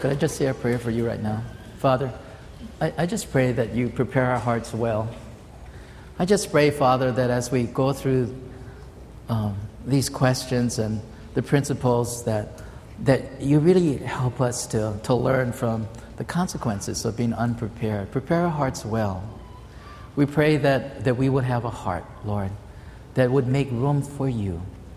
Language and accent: English; Hawaii, United States; You know, I grew up here in Hawaii